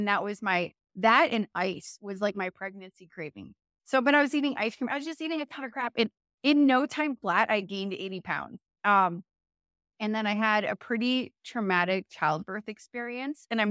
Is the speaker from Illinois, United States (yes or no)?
yes; Chicago, Illinois, United States; Born and raised in Chicago, Illinois